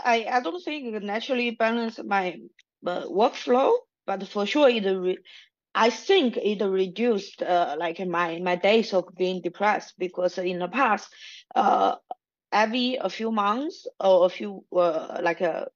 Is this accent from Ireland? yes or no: no; China; which I don't have because I come from China.